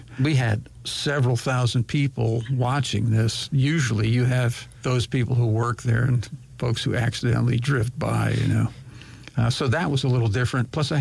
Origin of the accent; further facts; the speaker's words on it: North Haven, Connecticut, United States; I wouldn't say it was rural, but I grew up in North Haven, Connecticut.